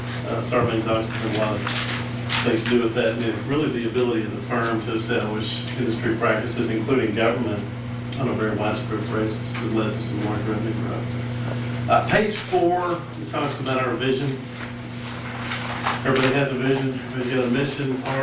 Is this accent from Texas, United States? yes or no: yes; Amarillo, Texas, United States; now in Dallas, United States; I was born and raised in Amarillo.